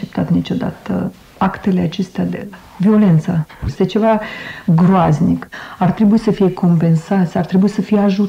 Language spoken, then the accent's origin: Romanian; Russia; Romanian is a second language; Nici nimeni nici nu știa că eu sunt rusoaică, numai colegii din clasă, tot mă numeau rusoaică